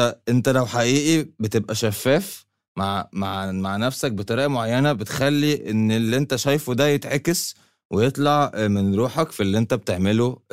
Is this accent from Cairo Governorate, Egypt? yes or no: yes; Cairo, Cairo Governorate, Egypt; born there; عايش في مصر في القاهرة، واتولدت في القاهرة